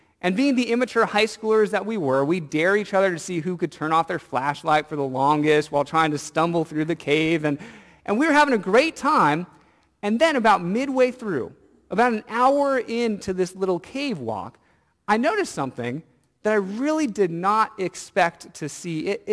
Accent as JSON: {"language": "English", "region": "Washington", "country": "United States", "tie": "born or raised there", "said": "Well, I grew up in Washington State"}